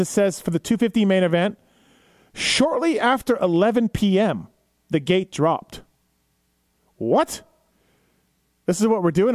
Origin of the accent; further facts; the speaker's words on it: Canada; So as a Canadian, I can relate to selling out for the thunder buggies.